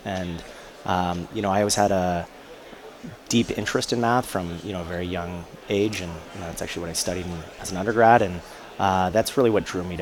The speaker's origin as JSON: {"language": "English", "region": "Colorado", "country": "United States", "tie": "born or raised there", "said": "I grew up in Colorado, and I had always had this aspiration to climb Mount Everest."}